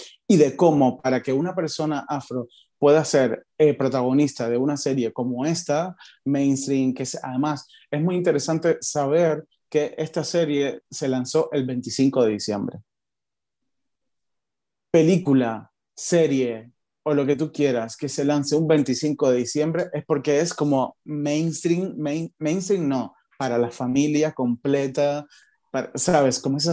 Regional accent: Cuba; yo vengo de Cuba, un país donde la telenovela tiene un lugar muy heavy

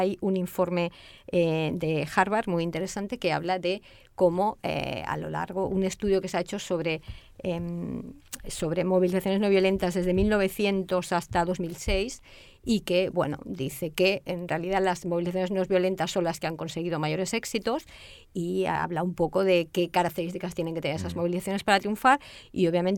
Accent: Catalonia, Spain; Y visto sobre todo desde aquí, desde Cataluña

